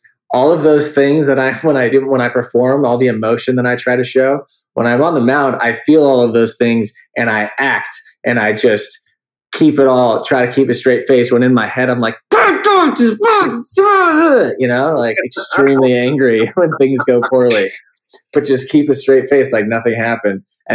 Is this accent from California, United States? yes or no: yes; San Diego, California, United States; I grew up in San Diego, so I was a huge Padres fan.